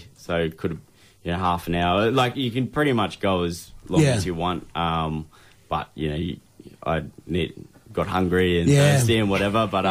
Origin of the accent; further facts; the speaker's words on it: Nudgee, Queensland, Australia; That's actually where I grew up in Nudgee.